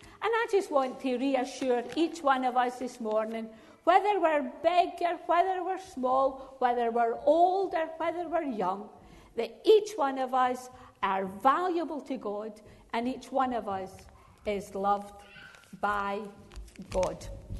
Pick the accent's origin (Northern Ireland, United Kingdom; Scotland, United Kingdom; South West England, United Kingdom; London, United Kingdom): Scotland, United Kingdom; accent: Scottish; Now, when I grew up in Scotland, I didn't realise I had an accent. I thought everyone spoke the same.